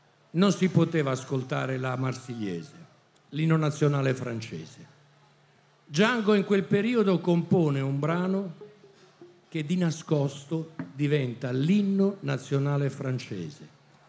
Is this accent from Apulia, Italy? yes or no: yes; Bari, Apulia, Italy; Io sono di Bari e mi ricordo di aver conosciuto questo ragazzo a Bari molti anni fa.